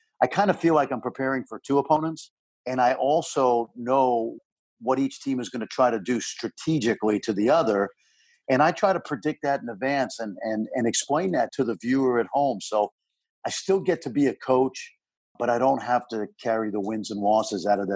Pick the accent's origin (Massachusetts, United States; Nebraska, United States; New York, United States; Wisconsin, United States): New York, United States; New York City; Since I was about 10 years old, growing up in New York City.